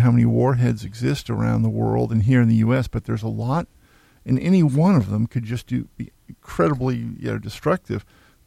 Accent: Needham, Massachusetts, United States; I grew up in Needham.

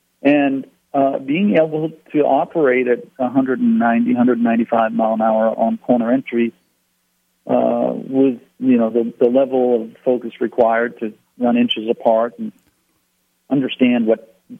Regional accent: Maine, United States; It's a place that we would visit as a family when growing up in Maine.

